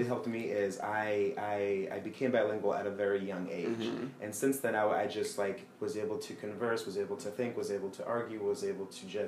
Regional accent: Chicago, Illinois, United States; So I'm originally from Chicago.

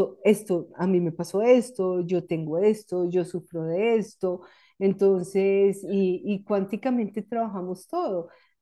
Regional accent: Bogotá, Colombia; en esa época yo estaba en Colombia, yo soy de Bogotá y vivía en Bogotá

